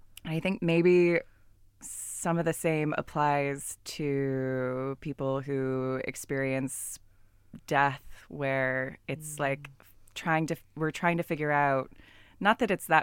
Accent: California, United States; or I'm from California, which I think even more so, everyone's like, everything's fine.

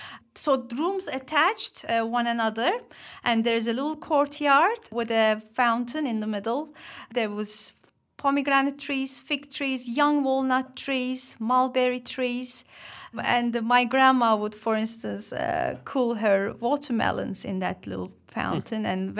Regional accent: Turkey; now in London, United Kingdom; I grew up in this great big household of my grandmother's 450-year-old home.

